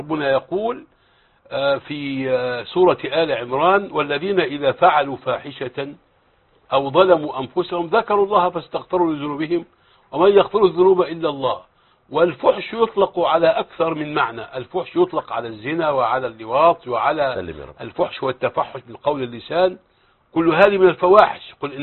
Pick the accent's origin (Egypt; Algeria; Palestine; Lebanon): Egypt